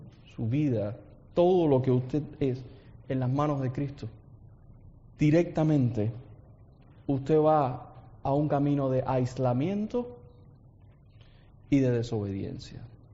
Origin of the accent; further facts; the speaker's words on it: Cuba; now in United States; Como yo soy de Cuba, los cubanos normalmente no vienen a través del desierto de Nuevo México